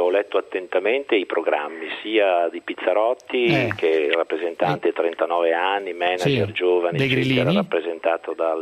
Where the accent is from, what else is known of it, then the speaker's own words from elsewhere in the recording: Parma, Emilia-Romagna, Italy; Ma ora sono di Parma e quindi non voto a Parma